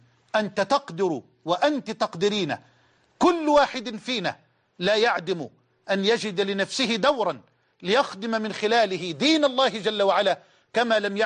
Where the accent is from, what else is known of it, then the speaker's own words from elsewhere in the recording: Egypt; وأن يجعل بلدنا مصر أمنا أمانا، سخاء رخاء